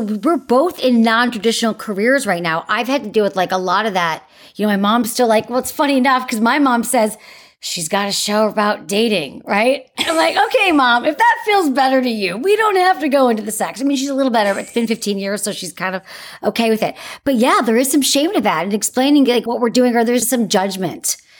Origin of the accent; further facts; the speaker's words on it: Michigan, United States; I'm from Michigan. so I get the like. Upbringing, small town.